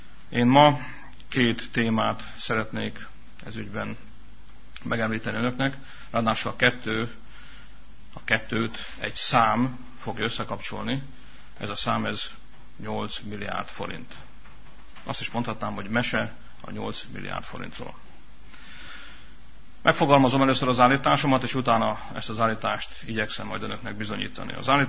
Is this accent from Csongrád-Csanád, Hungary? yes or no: no; Csorna, Győr-Moson-Sopron, Hungary; born there; Önök nyilván jól tudják, hogy én csornai születésű vagyok, és csornai választókerületben választottak meg képviselőnek.